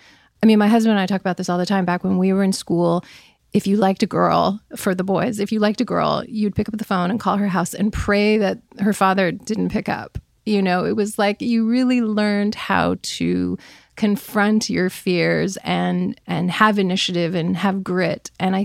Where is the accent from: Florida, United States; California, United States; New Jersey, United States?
California, United States; Topanga Canyon; I went to Topanga Elementary. I grew up in Topanga Canyon. And then I went to Paul Revere.